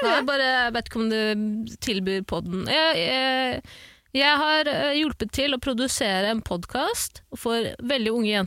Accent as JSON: {"language": "Norwegian", "country": "Iraq", "said": "Jeg kan si det, for jeg kom også fra Irak."}